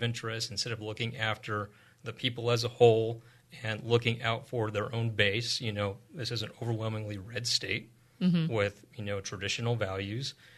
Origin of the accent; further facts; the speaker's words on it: Pocatello, Idaho, United States; Yeah, so I'm from Pocatello, born and raised. And, you know, grew up in town. My wife and I are both Pocatello Indian alumni.